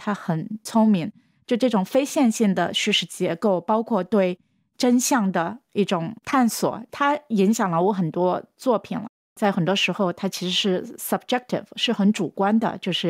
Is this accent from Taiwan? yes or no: no; China; now in United States; 就是我这一辈子永远都会觉得我是中国人，那我就会永远背负着这种去批评中国的一种责任